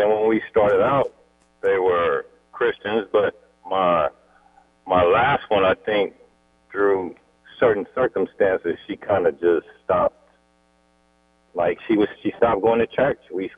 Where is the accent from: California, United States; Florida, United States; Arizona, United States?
California, United States; Oakland; Kind of had a real tough childhood and growing up in Oakland, California.